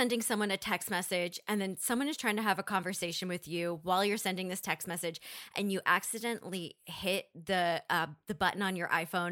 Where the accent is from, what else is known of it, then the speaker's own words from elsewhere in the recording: North Dakota, United States; for the first time ever in my hometown in North Dakota, they raised a pride flag to celebrate the kickoff of our Pride Festival.